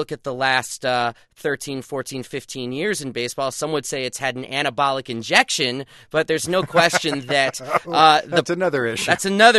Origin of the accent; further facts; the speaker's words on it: Brooklyn, New York, United States; born there; I was born in Brooklyn, so I have a little bit of a different mindset on this.